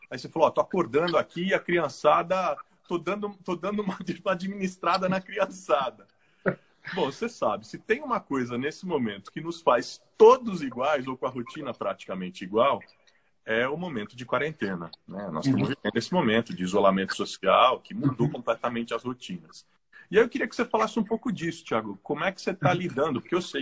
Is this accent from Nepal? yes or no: no; São Paulo, Brazil; O Thiago, como eu, é paulistano da Gema